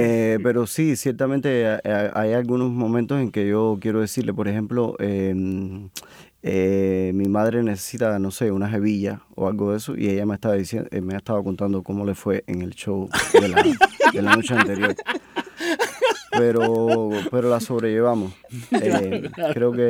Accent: Sancti Spíritus, Cuba; como le decíamos en Santi Espíritu, de donde yo soy, y donde me están oyendo probablemente ahora

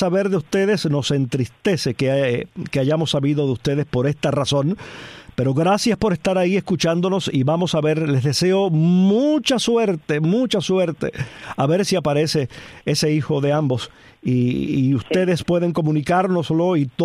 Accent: Cuba; moved away; todo el mundo sabe quiénes somos los cubanos.

